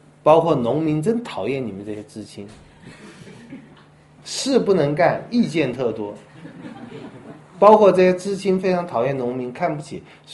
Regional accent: Taiwan; 就我从台湾来的

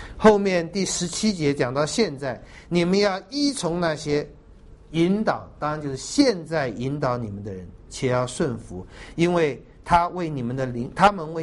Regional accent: China; 我们中国人啊，以前有个历史学家叫顾颉刚

